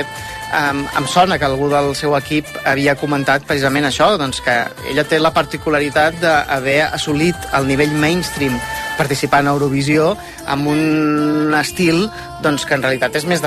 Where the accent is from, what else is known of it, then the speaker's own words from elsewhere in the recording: Catalonia, Spain; som eurofans, que som catalans